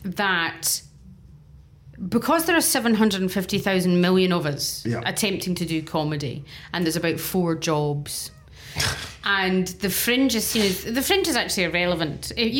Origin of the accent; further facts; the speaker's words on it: Scotland, United Kingdom; Me, I'm the Scottish lesbian, the feisty Scottish lesbian.